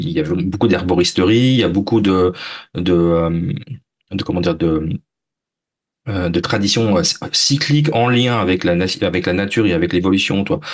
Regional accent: Brittany, France; et moi je suis français, mais je viens de la région bretonne, donc pas très loin de la région bretonne

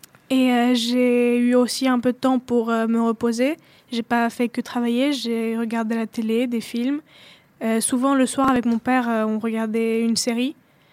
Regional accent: Romania; now in France; moi, comme je ne suis pas originaire de France, mais que je viens de Roumanie

